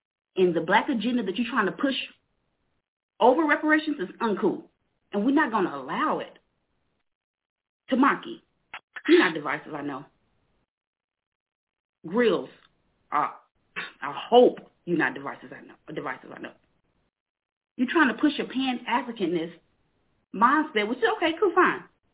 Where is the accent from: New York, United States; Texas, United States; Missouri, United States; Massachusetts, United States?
Missouri, United States; Kansas City